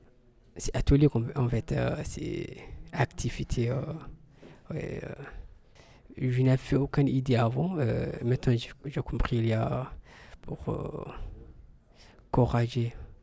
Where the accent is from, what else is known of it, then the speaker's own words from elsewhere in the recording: Somalia; French is a second language; now in Calais, France; je viens du Somali. J'ai 22 ans. Je suis en France depuis 2013, septembre. Voilà, actuellement je vis Calais.